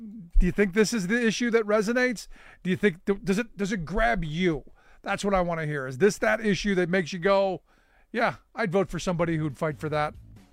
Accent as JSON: {"language": "English", "town": "Cleveland", "region": "Ohio", "country": "United States", "tie": "born or raised there", "said": "Look, I grew up in Cleveland. I witnessed deindustrialization happen. All of those good union jobs went away."}